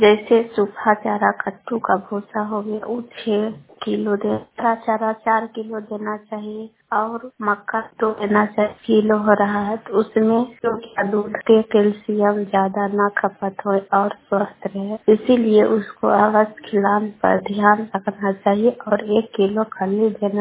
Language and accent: Hindi; Bihar, India; now in Guwahati, India; मैं गुवाहाटी शिवपुरा से बोलूँ। मैं पटना जिला के रहने वाली हूँ।